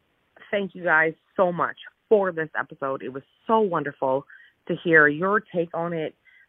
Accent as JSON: {"language": "English", "town": "Pickering", "region": "Ontario", "country": "Canada", "said": "I'm from Pickering, Ontario."}